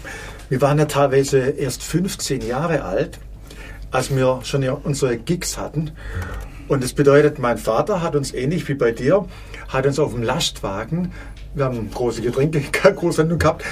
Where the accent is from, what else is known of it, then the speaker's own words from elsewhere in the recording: Plochingen, Baden-Württemberg, Germany; zum Beispiel in meiner Heimat, in Bloching in Esslingen